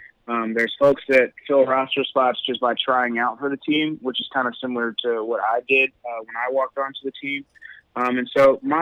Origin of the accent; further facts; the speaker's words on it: Los Angeles, California, United States; And being from Los Angeles, growing up in Los Angeles, I didn't want to leave L.A.